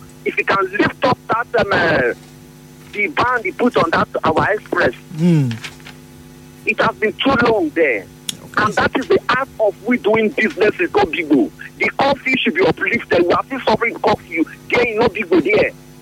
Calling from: Paraja, Rivers, Nigeria; I'm calling from Paraja, Internal Roads.

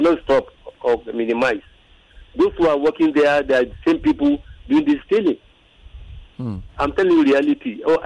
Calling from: Ogun, Nigeria; I'm calling from B4 Ogun State.

